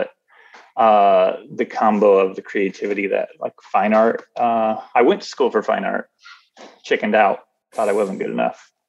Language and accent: English; Kansas, United States; also born or lived in Indiana; I didn't live in any big places, like Denver a little bit, but like I grew up in Kansas and Indiana.